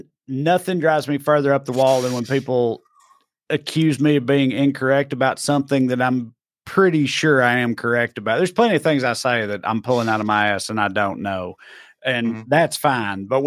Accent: United States; I don't know. I'm sorry. I'm American. I'm dumb about that type of stuff, and I'm admitted to it.

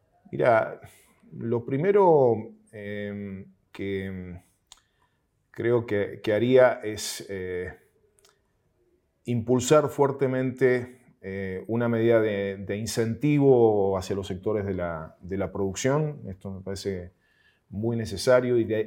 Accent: Rodeo del Medio, Mendoza, Argentina; entre ellas mi pueblo donde yo crecí, Rodeo del Medio, y tantas otras que sabemos la importancia que tendría un transporte de esa naturaleza.

